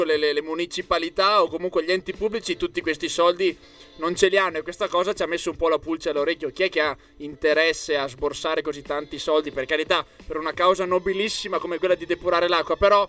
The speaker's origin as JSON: {"language": "Italian", "town": "Rovigo", "region": "Veneto", "country": "Italy", "said": "Io sono di Rovigo"}